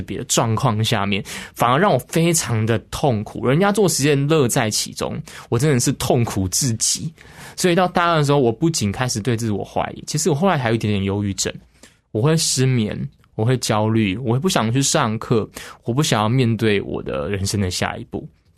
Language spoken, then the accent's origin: Chinese; Taichung, Taiwan; 因为我刚刚说国中高中我是在台中长大的孩子